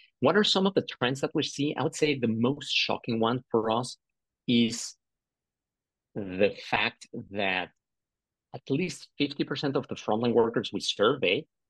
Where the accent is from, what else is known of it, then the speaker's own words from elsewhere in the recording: Mexico City, Mexico; I'm originally from Mexico City.